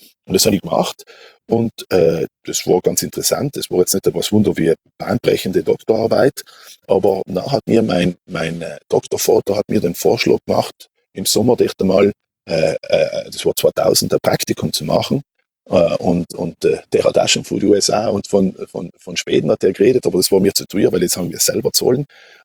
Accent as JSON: {"language": "German", "town": "Merano", "region": "Trentino-Alto Adige", "country": "Italy", "also_born_or_lived": "Algund", "moved": "yes", "lives_now": "Vienna, Austria"}